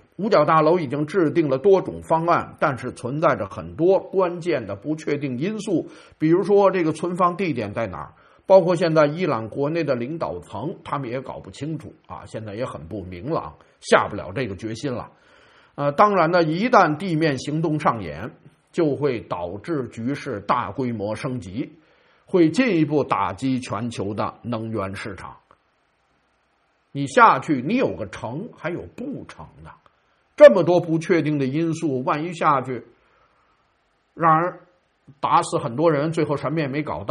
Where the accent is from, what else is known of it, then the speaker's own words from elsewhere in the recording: China; 实际上按照我们中国人的说法，他应该叫秘书长。